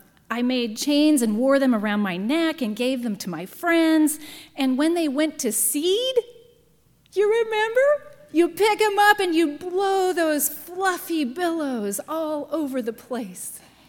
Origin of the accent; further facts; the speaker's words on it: Iowa, United States; As a girl growing up in Iowa, I loved to be outside in my backyard, in the park, playing on the school ground.